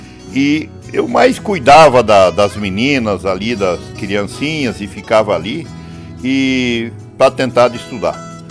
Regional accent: Pato Branco, Paraná, Brazil; Eu nasci em Pato Branco, sou patobranquense. Meus pais de Pato Branco saíram e vieram para o Canela, distrito de Pato Branco. E ali em Canela a gente foi crescendo até os 12.

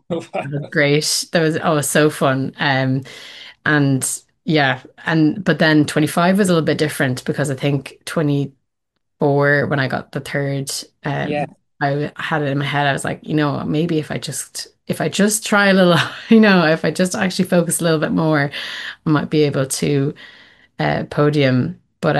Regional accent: Dublin, Leinster, Ireland; Like I'm from Dublin myself.

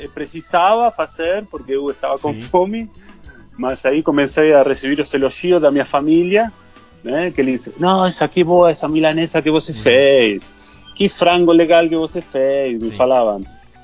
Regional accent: Argentina; Portuguese is a second language; eu sou argentino, e eu sou cozinheiro, faz 41 anos. Ah, eu tenho 41 anos, né?

